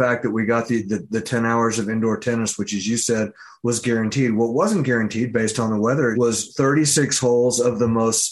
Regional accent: Hailey, Idaho, United States; I've got to start maybe kind of bringing it to my hometown

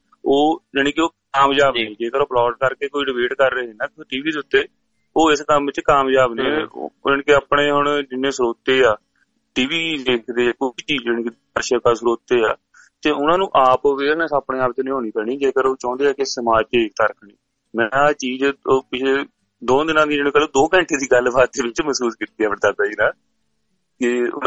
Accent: Punjab, India; ਚਲੋ ਅਸੀਂ ਪੰਜਾਬੀ ਹਾਂ, ਪੰਜਾਬੀ ਇੱਕੋ ਕੌਮ ਦੀ ਗੱਲ ਕਰ ਲਈਏ

